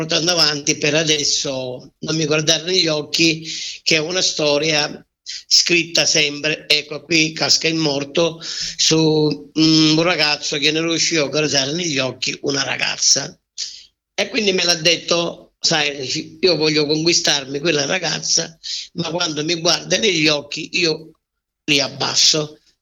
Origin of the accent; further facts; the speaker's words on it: Catania, Sicily, Italy; No, io sono catanese